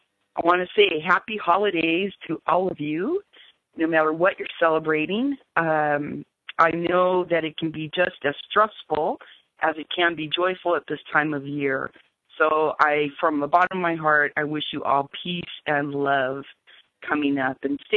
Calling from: Los Angeles, California, United States; I'm calling from Los Angeles, so it's down to the high 50s here, and we're freezing to death.

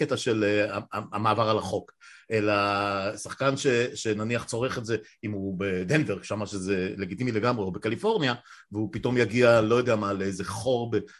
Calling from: Hod HaSharon, Central District, Israel; אני יודע, מהוד השרון מדבר איתך.

